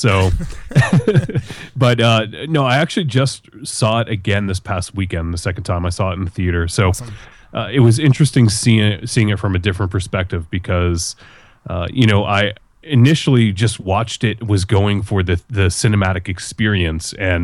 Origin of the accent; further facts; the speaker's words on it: Massachusetts, United States; We're actually from Massachusetts, near Boston.